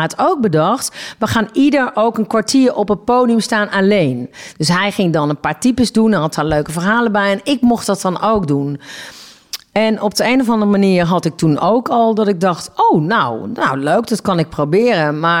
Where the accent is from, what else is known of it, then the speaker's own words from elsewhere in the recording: Eindhoven, North Brabant, Netherlands; Ik kom uit Eindhoven. Reuzel is een dorpje. Dat ligt er helemaal onder bij de Belgische grens.